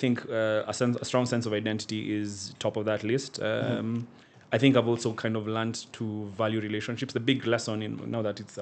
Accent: Meru, Meru County, Kenya; So like when I was growing up in Meru, at the time when I used to visit him

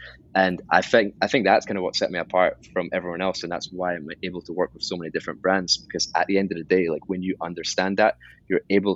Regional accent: Edinburgh, Scotland, United Kingdom; But then like my hometown is Edinburgh, Scotland, and I would come back to Edinburgh after a year or like after a few months

